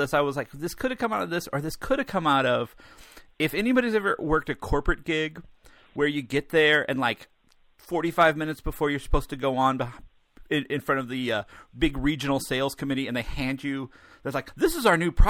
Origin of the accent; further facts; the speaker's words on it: St. Louis, Missouri, United States; I was in defense of St. Louis. When I was a kid growing up in Magic, you end up having a very similar situation in that this was a crossroad of vaudeville.